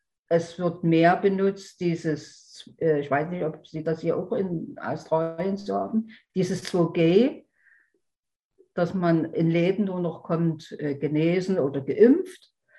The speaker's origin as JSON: {"language": "German", "country": "Germany", "moved": "yes", "said": "Ja, Weihnachten, der 24. ist bei uns in Deutschland ja der richtige Weihnachtstag. Da gibt es abends Kartoffelsalat mit Würstchen. Und das wird hier genauso gemacht."}